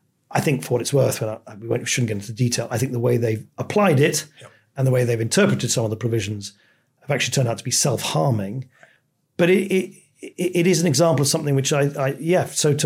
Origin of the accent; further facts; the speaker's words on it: United Kingdom; I'm about as fervent a pro-European as any Brit you could possibly find